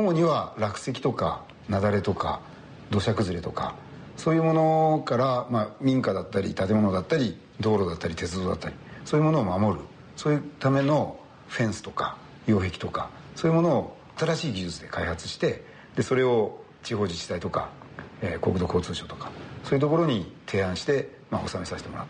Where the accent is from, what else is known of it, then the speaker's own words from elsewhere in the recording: Niigata, Japan; 2001年かな、新潟の方に、やっぱり地元が新潟ですので、やっぱりホームに戻ってきたいということで2001年に戻ってきまして